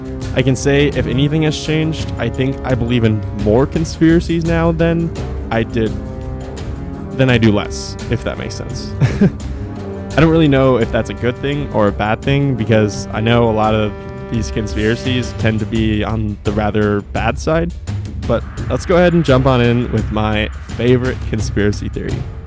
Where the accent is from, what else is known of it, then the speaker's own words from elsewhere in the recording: Colorado, United States; Being born and raised in Colorado, it is so exciting that the very airport that I use for nearly 100% of my travel to and from home has so many conspiracies.